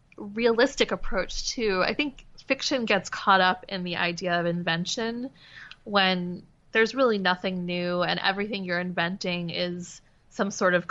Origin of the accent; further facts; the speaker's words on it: Demarest, New Jersey, United States; now in New York, United States; Yeah, I grew up in New Jersey, then went to college in Pennsylvania, then moved to the city, New York, right after college.